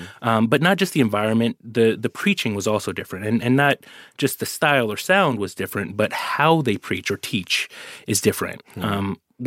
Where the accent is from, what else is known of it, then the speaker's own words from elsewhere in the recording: Oakland, California, United States; But I grew up in the Bay Area in Oakland, which is really diverse.